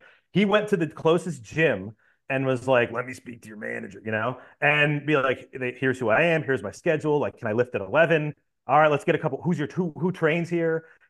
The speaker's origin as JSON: {"language": "English", "region": "Northeast", "country": "United States", "tie": "born or raised there", "said": "because we live in Florida, I grew up in the Northeast."}